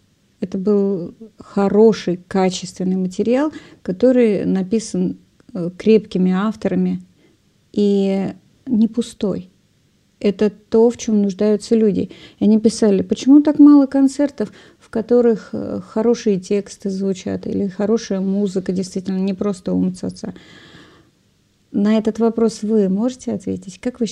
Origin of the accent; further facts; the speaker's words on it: Moscow, Russia; moved away; Не соглашусь, я из Москвы сбежала.